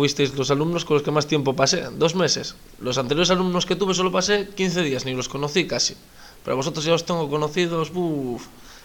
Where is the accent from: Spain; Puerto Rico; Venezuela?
Spain; Candás, Asturias; Nací aquí en Candás, soy asturiano, candasín.